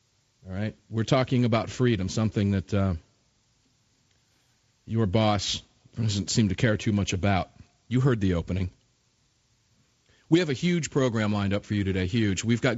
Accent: Florida, United States; Never in my wildest dreams did I think that my home state of Florida would ever be, would ever need a Florida Carry to fight for its rights and freedoms.

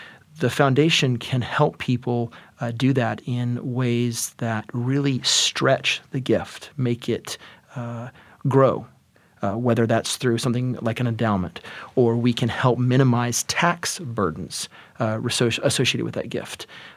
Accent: Georgia, United States; now in Oklahoma, United States; I'm an East Coast guy. I'm from Georgia. Spend most of my years growing up there, and Oklahoma was not on my radar, admittedly.

